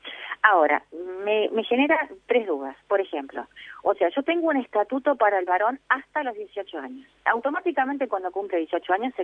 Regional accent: Uruguay; ciudadanos somos todos, uruguayos somos todos

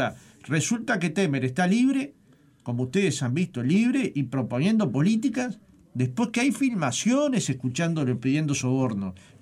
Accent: Montevideo, Uruguay; nací en Montevideo, en el barrio Jacinto Vera, y llevo mis primeros 52 años en Montevideo.

